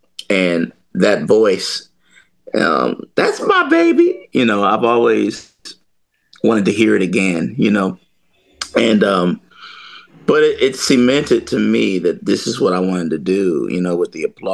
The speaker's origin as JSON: {"language": "English", "town": "Cleveland", "region": "Ohio", "country": "United States", "tie": "born or raised there", "said": "And I grew up in Cleveland, Ohio, and some"}